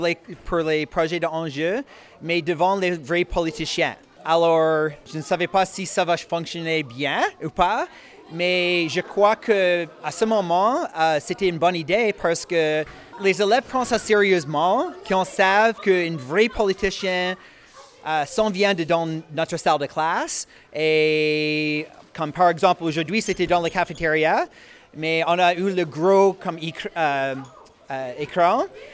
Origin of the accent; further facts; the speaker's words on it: Saint John, New Brunswick, Canada; je viens de Saint-Jean.